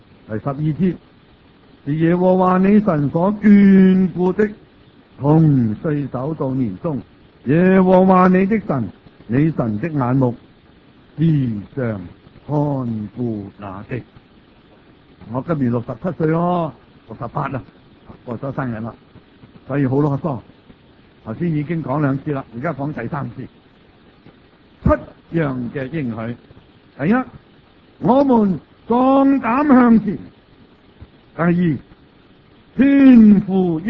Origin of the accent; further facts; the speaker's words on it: Hong Kong; 生喺香港，长喺香港